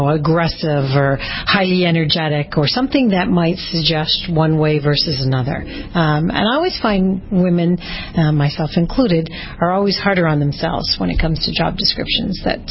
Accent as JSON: {"language": "English", "country": "Canada", "said": "And I came from Canada in order to take on this role as CEO."}